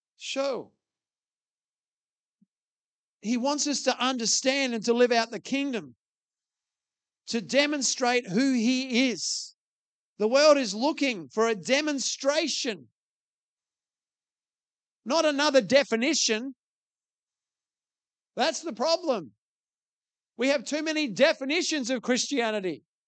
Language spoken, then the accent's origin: English; Tasmania, Australia; born there; I'm not an Australian anymore. I'm not a Tasmanian. I was born in Tasmania. I live in Australia